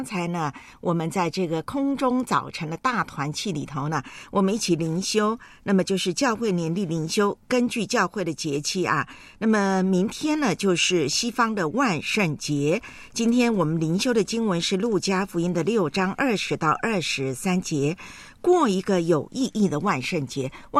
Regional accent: Taiwan; 呢是生长在一个民间宗教非常盛行的地方，就是我的老家台湾，真的是三步一小庙，五步一大庙。

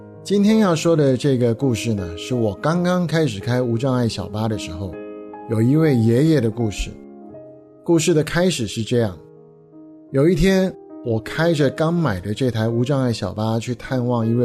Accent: Nantong, Jiangsu, China; 我当然都客气地回他啦，我也说啊，老家南通

